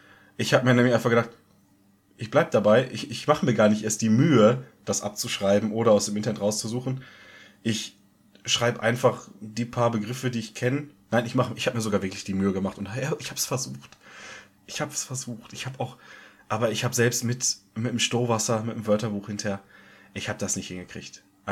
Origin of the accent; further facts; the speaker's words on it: Munich, Bavaria, Germany; weil für mich als echter Bayer, als waschechter Münchner, das macht die Wiesen eigentlich aus